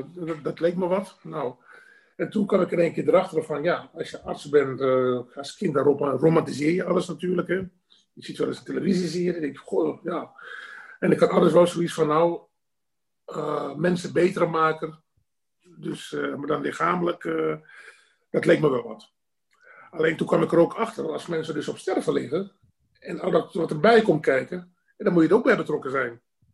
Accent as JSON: {"language": "Dutch", "country": "Netherlands", "tie": "born or raised there", "said": "ik ben al heel wat jaren in Nederland. Ik ben eigenlijk, ik ga bijna zeggen, ik ben in Nederland opgegroeid. Want ik was als klein jongetje, kwam ik naar Nederland toe. Een jaar of 3, 4 was."}